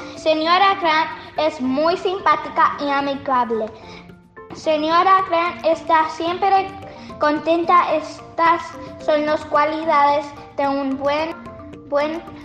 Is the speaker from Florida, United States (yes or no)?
yes; Florida, United States; soy de Florida. Soy periodista de Cotones Desatados.